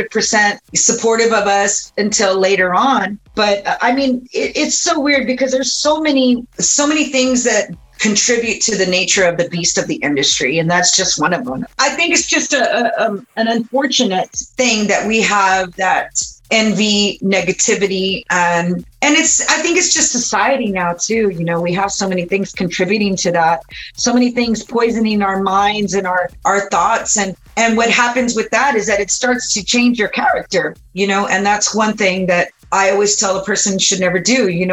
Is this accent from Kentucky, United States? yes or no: no; San Antonio, Texas, United States; And it was kind of opposite because I'm from San Antonio and they embraced her more than me.